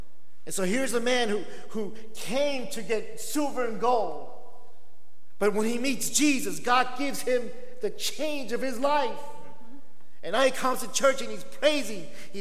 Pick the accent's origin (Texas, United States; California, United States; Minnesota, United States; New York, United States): New York, United States; Bronx; I grew up in the Bronx.